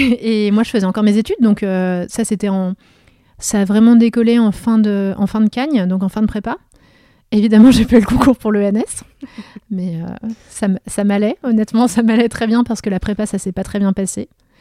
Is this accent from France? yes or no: yes; Grand Est, France; Donc je suis fille de médecin de toute petite ville des Vosges. Mais j'ai quand même ce contexte-là où j'ai grandi en étant dans un pays qui est quand même assez sinistré socialement.